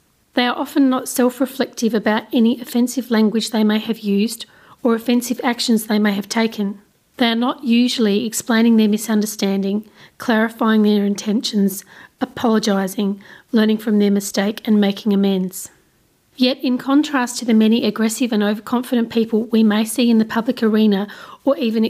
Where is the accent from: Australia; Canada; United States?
Australia; also born or lived in Adelaide, Australia; now in Canberra, Australia; I grew up on Narkat land, lived for over a decade on Kaurna land, and now call Ngunnawal country my home.